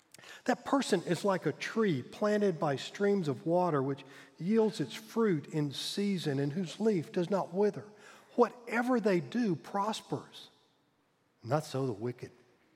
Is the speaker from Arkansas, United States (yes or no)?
yes; Pine Bluff, Arkansas, United States; When I was a kid growing up in Pine Bluff, Arkansas, and I went to Mr. Padgett's barbershop to get my hair cut